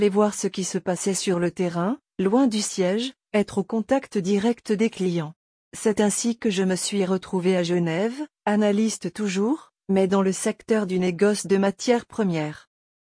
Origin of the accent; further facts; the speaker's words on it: Île-de-France, France; J'ai grandi en France près de Paris.